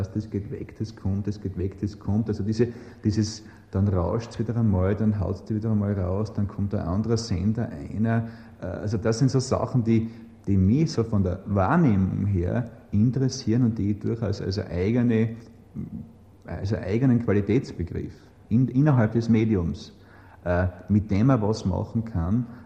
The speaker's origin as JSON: {"language": "German", "country": "Austria", "said": "vor dem Gesetz als Österreicher im Ausland habe ich müssen als bildender Künstler offiziell auftreten"}